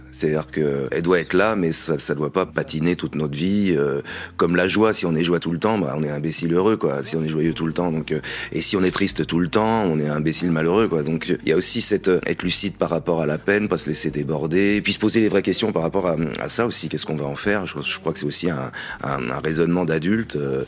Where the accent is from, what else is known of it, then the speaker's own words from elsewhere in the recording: Île-de-France, France; Moi, je suis banlieusard, puis je suis vraiment banlieusard viscéralement. Je viens de l'Essonne.